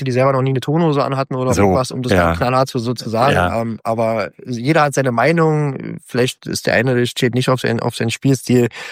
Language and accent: German; Berlin, Germany; ich bin im Süden von Berlin groß geworden.